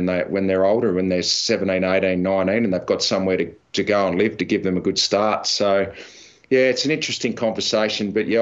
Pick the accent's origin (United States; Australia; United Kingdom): Australia; Tasmania; now in Melbourne, Australia; I grew up in Tassie, you know, where I lived, there were no private schools. It was just, you just went to the local high school and it wasn't even a question. When I moved to Melbourne